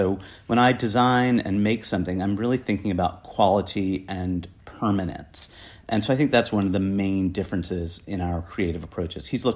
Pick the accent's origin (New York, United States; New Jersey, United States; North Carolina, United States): New Jersey, United States; now in United Kingdom; I definitely identify as English, even though I was brought up in a crappy farm town in New Jersey.